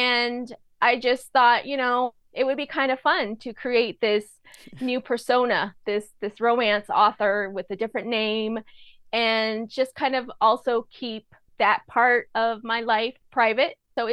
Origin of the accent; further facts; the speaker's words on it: Ontario, California, United States; now in Rancho Cucamonga, United States; So I grew up in the Inland Empire, Inland Valley. I grew up in Ontario, and now I live in Rancho Cucamonga.